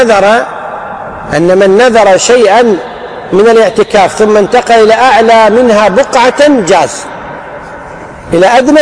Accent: Kuwait; بعض المدارس عندنا في الكويت ما فيها مسجد

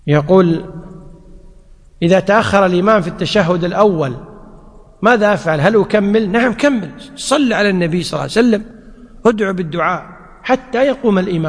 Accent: Kuwait; لذلك عندنا في الكويت أن الذي يجاهر بالشرب

